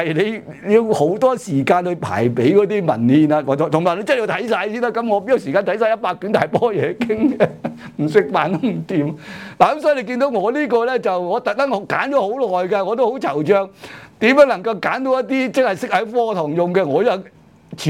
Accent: China; 因為佢我哋中國人裏邊講禪宗咧，就兩係最出位噶嘛，最出名噶嘛

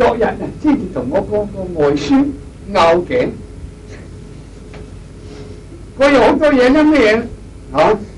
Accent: China; 我係中國人

